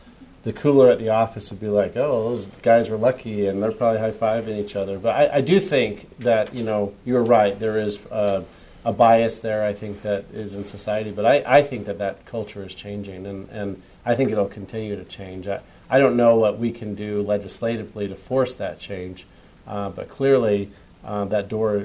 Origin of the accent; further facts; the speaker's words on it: Utah, United States; I'm from Davis County, and I was just reading an article this morning about this teacher from Davis High School.